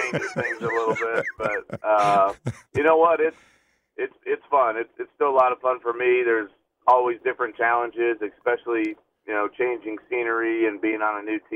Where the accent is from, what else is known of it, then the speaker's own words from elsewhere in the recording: Arizona, United States; I grew up in Arizona, which obviously is a different type of heat.